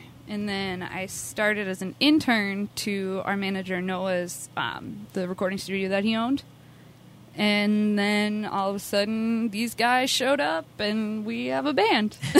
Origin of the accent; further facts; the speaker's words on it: Rochester, United States; I am from Rochester.